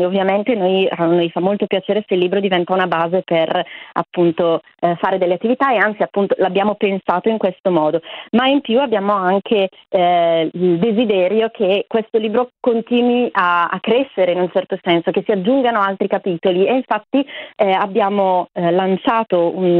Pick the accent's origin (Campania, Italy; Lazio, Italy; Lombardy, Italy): Lombardy, Italy; Bergamo; Io sono bergamasca